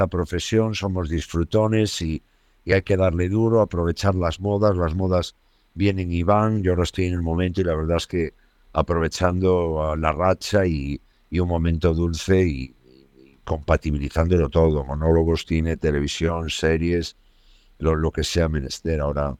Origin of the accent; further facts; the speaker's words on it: Galicia, Spain; Yo soy gallego, que estoy... Yo también vivo en una isla en Galicia, en la isla de Arosa, que es en la provincia de Pontevedra